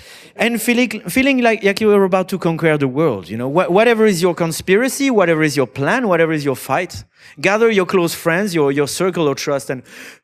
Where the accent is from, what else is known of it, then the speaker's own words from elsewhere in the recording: France; English is a second language; I love food, you know, and I come from France